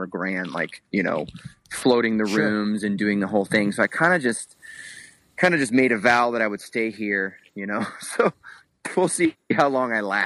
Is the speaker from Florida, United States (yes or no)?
yes; Florida, United States; like I'm from Florida, so like my skin and crap just can't – I can't hang, dude.